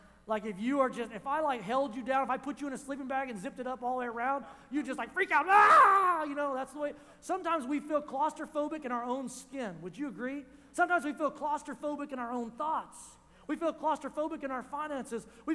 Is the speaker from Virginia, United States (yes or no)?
no; Oklahoma, United States; I don't care where you're from. I'm from Oklahoma.